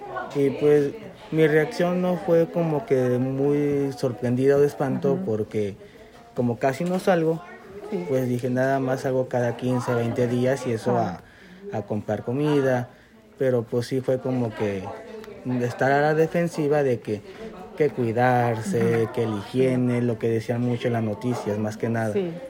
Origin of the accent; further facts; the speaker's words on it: Mexico; moved away; Pero en mi país, sí, porque el mexicano, como ustedes saben, es muy alegre, es muy fiestero.